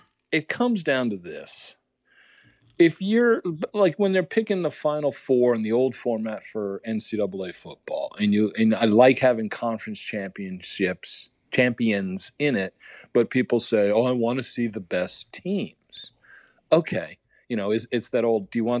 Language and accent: English; Virginia, United States; No, to be honest with you, Zabe, I grew up in Northern Virginia.